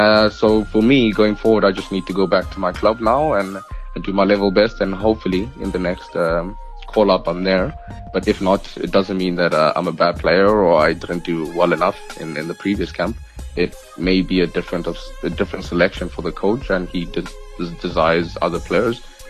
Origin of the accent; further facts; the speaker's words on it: South Africa; a young player from South Africa that was born and bred in South Africa